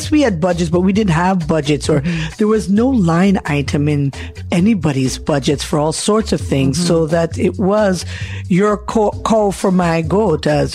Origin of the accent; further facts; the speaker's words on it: Montreal, Quebec, Canada; Born in Montreal.